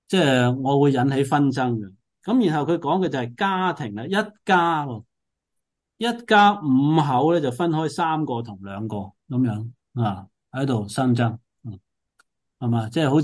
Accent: China; 特别我哋中国人嘅话，好容易了解

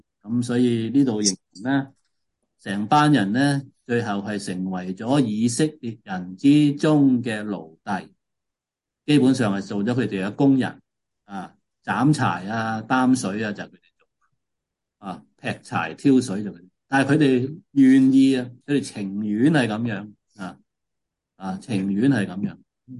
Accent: China; 但我哋中国人系放弃咗呢样

